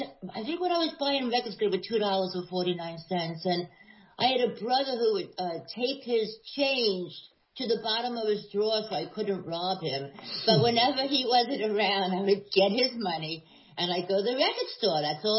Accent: New York City, New York, United States; No, I'm inner city, honey. I was raised in Washington Heights.

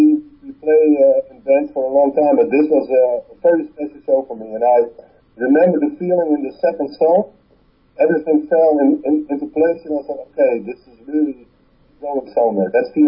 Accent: Utrecht, Netherlands

